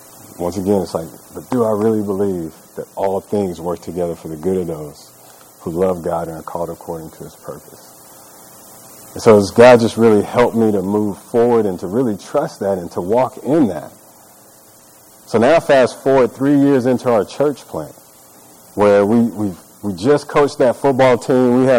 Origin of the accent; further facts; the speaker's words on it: Stillwater, United States; how the city of Stillwater, I grew up in Stillwater, how the people of Stillwater really came around us